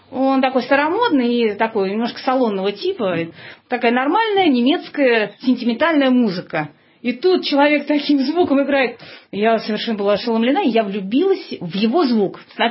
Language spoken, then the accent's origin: Russian; Moscow, Russia; я москвичка.